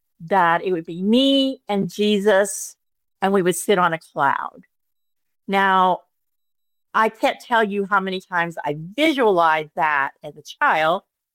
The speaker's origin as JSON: {"language": "English", "town": "New Orleans", "region": "Louisiana", "country": "United States", "tie": "born or raised there", "said": "I grew up in New Orleans, Louisiana, and so very, very Catholic prevalent."}